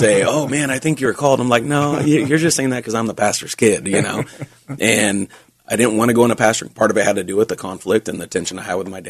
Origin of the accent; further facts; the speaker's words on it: Sacramento, California, United States; Yeah, I am a PK, and I grew up here in Sacramento, and I am a home boy.